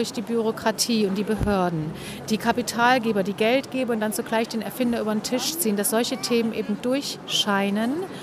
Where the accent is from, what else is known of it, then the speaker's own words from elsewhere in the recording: East Germany, Germany; Ich bin ja ein Kind der DDR. Das heißt, ich habe dieses Land erlebt und ich weiß, wie es war.